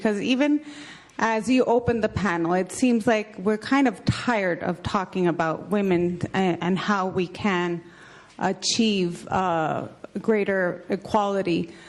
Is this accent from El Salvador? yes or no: yes; El Salvador; I'm from El Salvador